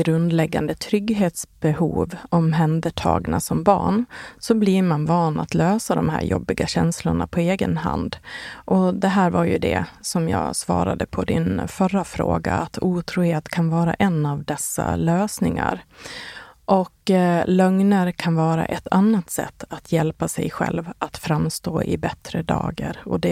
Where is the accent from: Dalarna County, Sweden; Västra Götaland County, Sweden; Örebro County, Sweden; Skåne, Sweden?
Dalarna County, Sweden; Borlänge; now in Stockholm, Sweden; pendlade jag mellan min hemstad Borlänge och min mamma som hade palliativ vård hemma och att åka tillbaka till Stockholm för att jobba